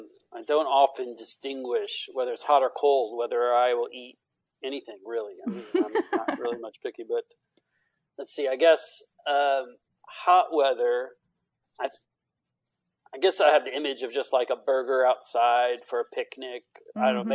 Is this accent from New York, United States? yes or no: no; Irving, Texas, United States; I grew up here in the Metroplex, grew up in Irving. I lived there all of my childhood life with my parents.